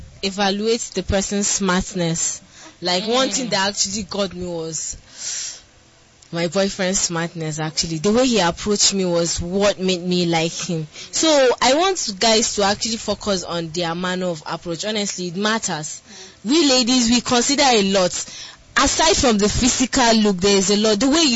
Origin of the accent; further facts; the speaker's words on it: Anambra, Nigeria; I'm from Anambra State. Then they'll not be like, you look like a northern girl now.